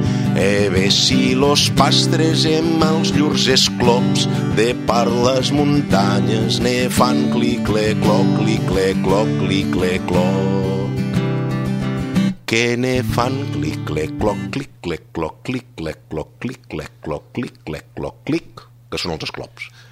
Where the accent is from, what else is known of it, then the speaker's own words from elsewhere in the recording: Ripoll, Catalonia, Spain; Jo me'n recordo, jo soc de Ripoll, a Ripoll érem 4 o 5